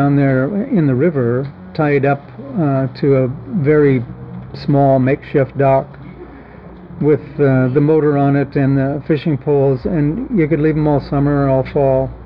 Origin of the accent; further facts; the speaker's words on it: Oregon, United States; I grew up in the Umpqua Valley, not far from here. I claim the Umpqua as my home territory, rather than, say, Roseburg